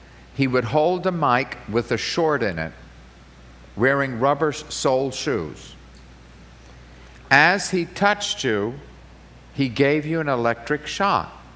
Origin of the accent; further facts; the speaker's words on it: East Coast, United States; you people don't know her, but I'm from the East Coast